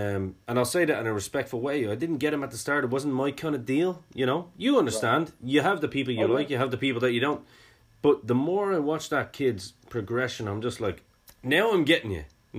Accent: Ireland; Being an Irishman, I had to ask the question.

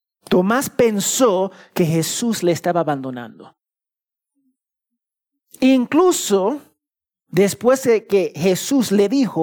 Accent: Cusco, Peru; born there; yo nací en Cusco con todo su orgullo.

